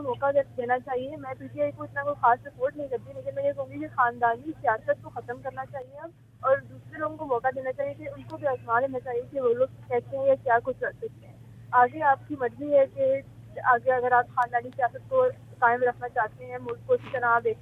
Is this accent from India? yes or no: no; Rawalpindi, Punjab, Pakistan; میں راول پنڈی سے ہوں۔